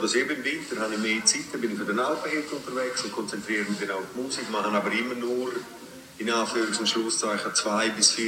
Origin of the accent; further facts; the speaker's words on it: Chur, Graubünden, Switzerland; born there; bin 50 geworden dieses Jahr, ja. Und zu Chur geboren und seit 96 in Domleschg geboren.